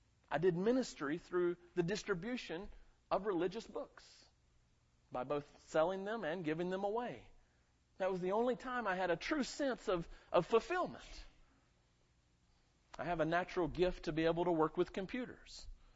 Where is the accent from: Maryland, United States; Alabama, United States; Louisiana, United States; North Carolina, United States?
North Carolina, United States; Hickory; I said, no, we're from Hickory, North Carolina.